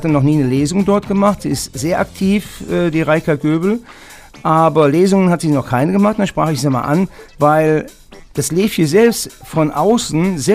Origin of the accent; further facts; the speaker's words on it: Moselweiß, Rhineland-Palatinate, Germany; Ich komme aus Moselweiß